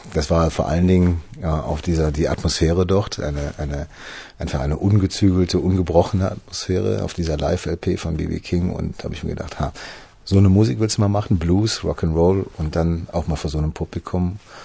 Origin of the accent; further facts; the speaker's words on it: Cologne, North Rhine-Westphalia, Germany; als Kölner kenne ich natürlich das Thema Knast